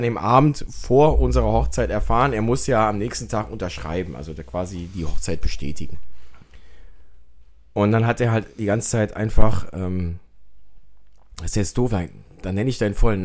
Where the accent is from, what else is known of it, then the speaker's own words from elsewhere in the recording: Holzheim, North Rhine-Westphalia, Germany; also born or lived in Neuss / Mönchengladbach; Also ich bin in Neuss geboren, ja, in Holzheim aufgewachsen.